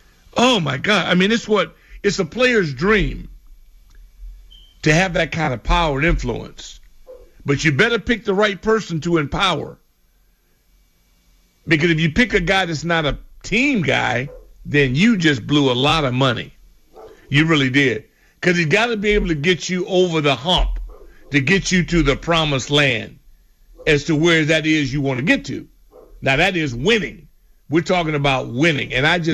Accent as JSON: {"language": "English", "region": "California", "country": "United States", "tie": "born or raised there", "said": "I grew up out there in Orange County."}